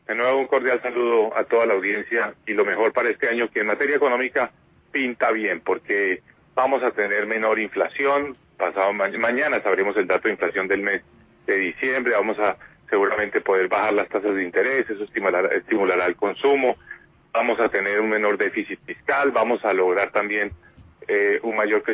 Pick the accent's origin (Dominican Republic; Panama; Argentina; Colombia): Colombia